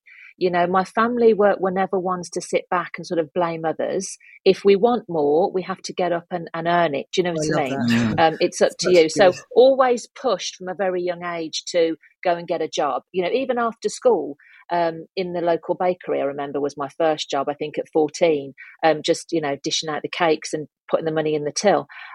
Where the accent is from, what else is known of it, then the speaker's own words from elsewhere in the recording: Birmingham, West Midlands, United Kingdom; Yeah, we were born and bred in Birmingham.